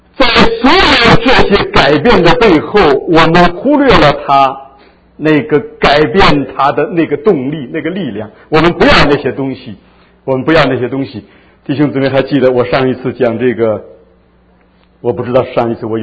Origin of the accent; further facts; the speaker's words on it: China; 这个我看我们的中国人的这种文化习惯、文化心态，都影响到我们圣经的翻译了。我们中国人总是有一点中庸之道